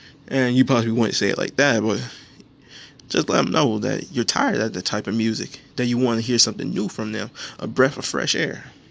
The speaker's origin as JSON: {"language": "English", "region": "Florida", "country": "United States", "said": "And being that I'm from Florida, you also cannot escape your Latin music."}